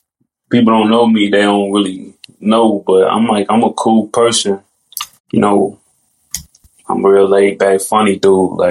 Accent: St. Louis, Missouri, United States; And, I'm from St. Louis, so ain't nobody really elevating nobody out here.

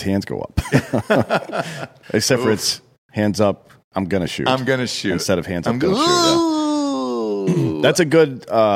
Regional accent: Canada; I feel as a Canadian... you probably should get a portrait of Sir Dave Coulier on the back.

